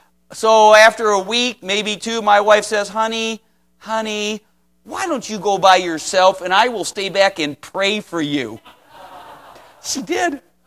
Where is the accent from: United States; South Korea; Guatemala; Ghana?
United States; Cleveland, Ohio; now in Columbus, United States; And by the way, I'm from Cleveland, Ohio. I love the Cleveland Indians.